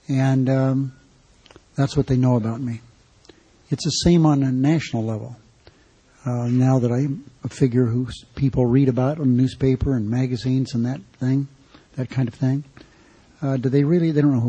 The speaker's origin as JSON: {"language": "English", "town": "Searchlight", "region": "Nevada", "country": "United States", "tie": "born there", "said": "One is when I was born in Searchlight. In the state of Nevada at that time, there were 100,000 people at the most."}